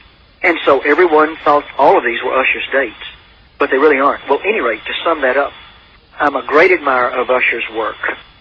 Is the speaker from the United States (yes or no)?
yes; Texas, United States; accent: Texan; Brother Hutchins, I'm a Texan. You know, I talk Texan.